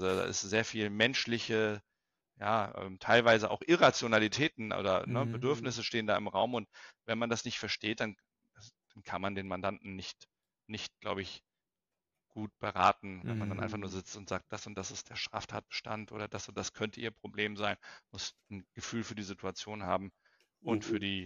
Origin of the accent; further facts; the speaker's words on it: Lübeck, Schleswig-Holstein, Germany; ich bin aufgewachsen in Lübeck